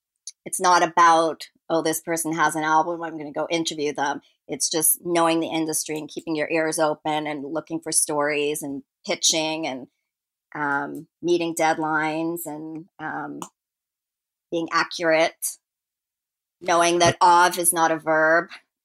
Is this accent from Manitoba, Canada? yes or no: no; Toronto, Ontario, Canada; we're both from Toronto.